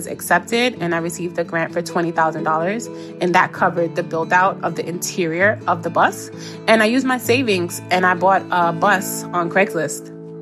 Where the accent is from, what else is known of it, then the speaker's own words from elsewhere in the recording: Bronx, New York, United States; I am from the Bronx, New York, and I am the owner and operator of Bronx Bound Books.